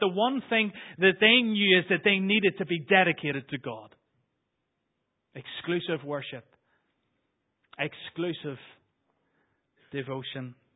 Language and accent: English; Northern Ireland, United Kingdom; the first 15 years that I grew up in Northern Ireland was a difficult place to live